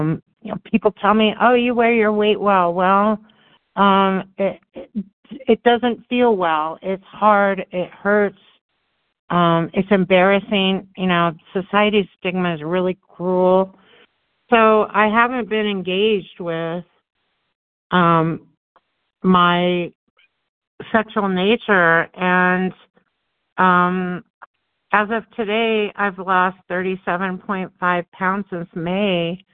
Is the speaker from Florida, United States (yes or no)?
no; Colorado, United States; I'm from Colorado.